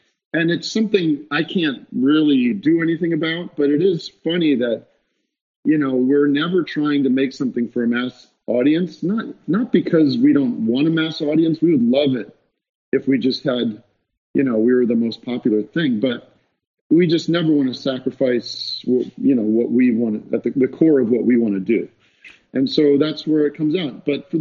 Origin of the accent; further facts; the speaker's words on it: Allentown, Pennsylvania, United States; But I also found out he was from my hometown or sister town. I'm from Allentown. He's from Bethlehem.